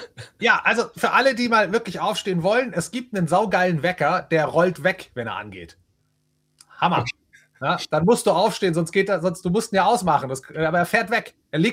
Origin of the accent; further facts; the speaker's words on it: Ochsenfurt, Bavaria, Germany; Wo ich herkomme. Ochsenfurt